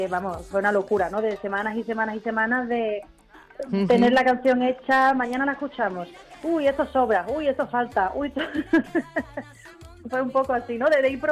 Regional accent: Málaga, Andalusia, Spain; la de Barcelona y la de Málaga, en mi tierra

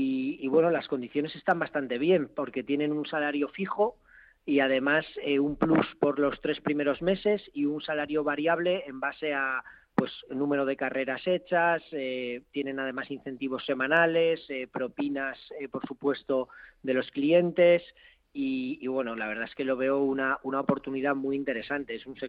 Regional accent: Madrid, Community of Madrid, Spain; los que somos de Madrid de toda la vida

